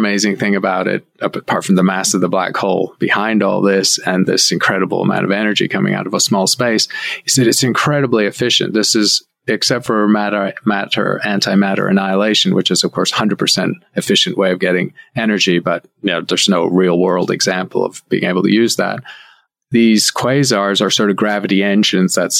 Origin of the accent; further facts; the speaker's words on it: Scotland, United Kingdom; Well, actually, I'm a Scot, but if I used my original accent, you wouldn't understand some of the things I was saying.